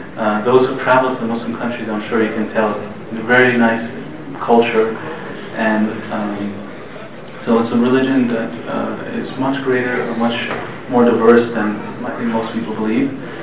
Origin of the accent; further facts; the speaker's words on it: United States; For me personally, I grew up in America as a second generation Muslim, and I went to public schools, and all my friends were white non-Muslims.